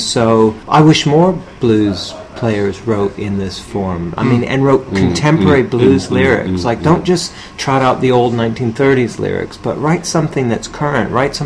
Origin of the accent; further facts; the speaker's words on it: Statesboro, Georgia, United States; I'm thinking of writing one because I come from Georgia.